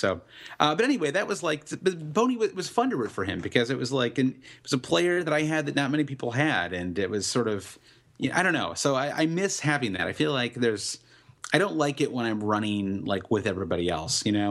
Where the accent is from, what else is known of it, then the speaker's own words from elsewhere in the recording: United States; I hate to say that as an American